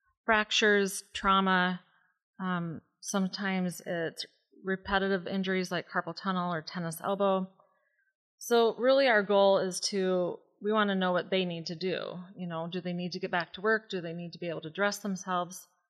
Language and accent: English; Webster City, Iowa, United States; Well, I am from Webster City, and I've been a therapist for 24 years.